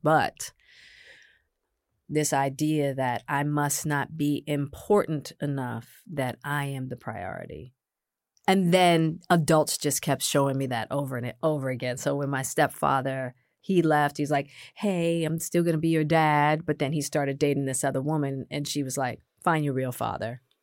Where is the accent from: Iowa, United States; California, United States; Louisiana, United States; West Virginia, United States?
California, United States; Hollywood; I'm a woman, I'm Black, and I'm from Hollywood.